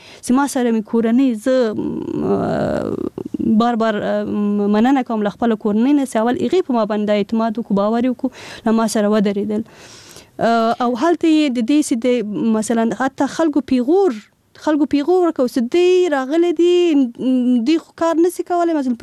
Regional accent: Kabul, Afghanistan; یعنی زه له کابل نه ورغلی یم.

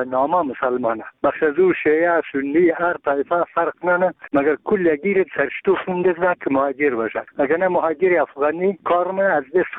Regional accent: Bamyan, Afghanistan; ما یک تن از بامیانیم.

